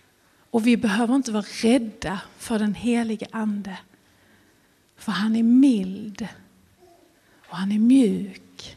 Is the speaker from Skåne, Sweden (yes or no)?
yes; Skåne, Sweden; jag är skåning från början